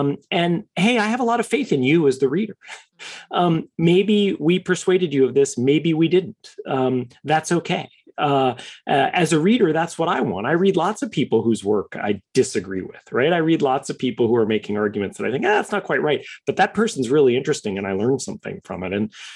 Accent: New York City, New York, United States; born there; I am a New Yorker by birth, third generation New Yorker. My grandmother and my dad were both born in New York as well. I lived in New York on 9/11.

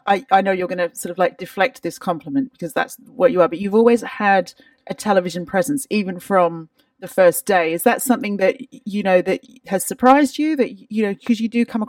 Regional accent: Australia; moved away as an adult; You've taken on the Lamington and I'm Australian.

